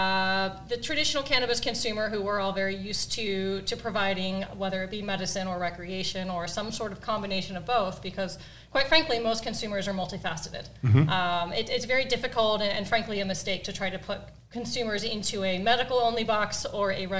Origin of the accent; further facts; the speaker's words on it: Ohio, United States; as a fellow Midwesterner. I'm from Ohio. Don't hold that against me.